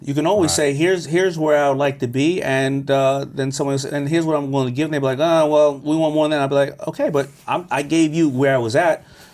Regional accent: Hollis, New York, United States; I grew up in Hollis, Queens, and everybody's from Hollis, Queens.

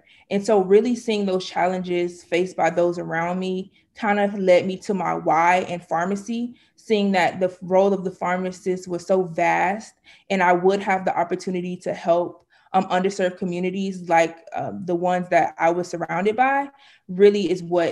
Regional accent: Miami, Florida, United States; I am from Miami, Florida, and my journey to pharmacy started when I was in high school.

